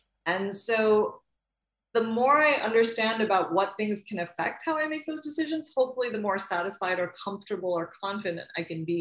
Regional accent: United States; born there; So I was born in the United States. Both my parents were born in India

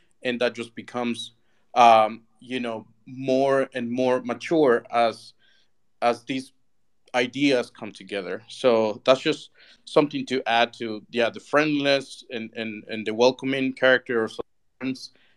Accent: El Salvador; also born or lived in United States; I was born in El Salvador, but I grew up here, but then I lived 21 years in the U.S. and then I moved back here.

